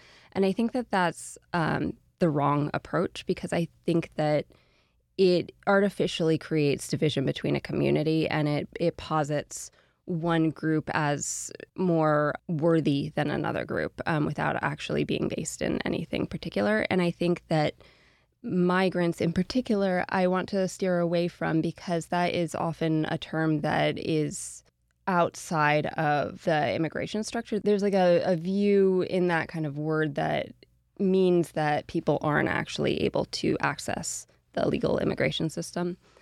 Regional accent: New York, United States; I grew up in Columbia County. I didn't anticipate that I would be moving back to upstate New York

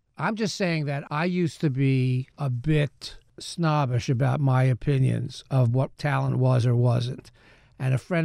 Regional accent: Ardsley, New York, United States; also born or lived in Bronx; We moved from the Bronx when I was about 7 and a half to a town called Ardsley. I went to the Ardsley school system. I think our address was Hartsdale, but I basically grew up in that town, Ardsley, for 10 years.

